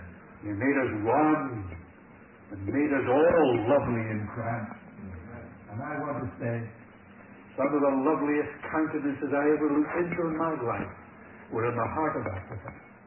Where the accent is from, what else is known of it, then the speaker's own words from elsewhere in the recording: Scotland, United Kingdom; Here I am from Scotland, would you believe it?